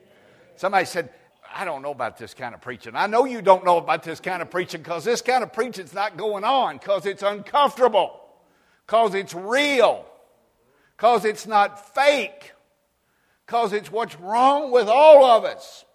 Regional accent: Brooklyn, New York, United States; they'd always ask me, boy, where are you from? And I'd say, Brooklyn. The Bronx.

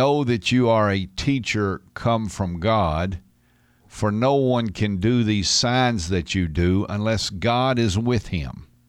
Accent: United States; Man, I tell you what, we as American people, we got to be careful we don't buy into all this stuff people tell us.

